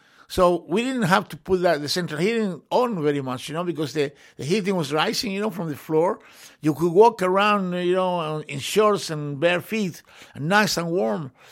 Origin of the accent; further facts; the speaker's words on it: Chile; Where are you from? From Chile? Oh, is it Chile in Chile? No, it's not Chile in Chile, man. It's warm.